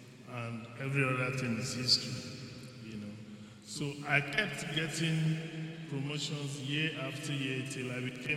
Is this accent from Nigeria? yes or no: yes; Benue, Nigeria; So, interestingly, we're very few from Benue State in GTB also, because GTB likes to recruit strategically.